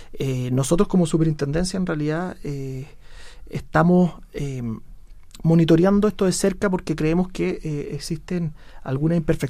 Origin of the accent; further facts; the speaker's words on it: Chile; nosotros como chilenos debemos buscar